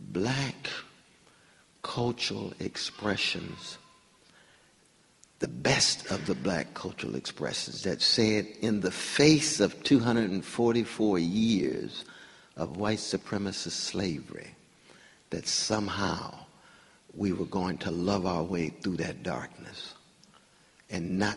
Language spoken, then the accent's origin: English; California, United States; Growing up in California, that's another West. Sunshine, but earth shakes and quakes.